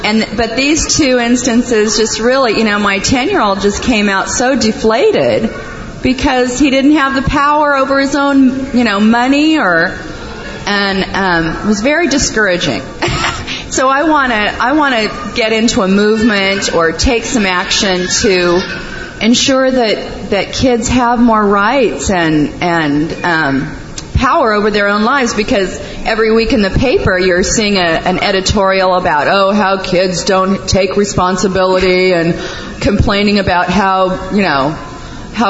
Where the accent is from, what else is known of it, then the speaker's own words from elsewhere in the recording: California, United States; from California